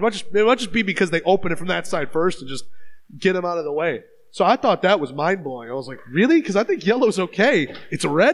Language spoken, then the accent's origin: English; Midwest, United States; That's why I moved from the Midwest to the South.